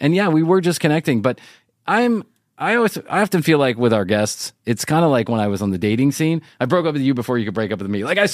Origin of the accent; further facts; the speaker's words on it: Ireland; I'm so happy to be a part of it because I am Irish. And in my Irish Catholic culture, we have a game.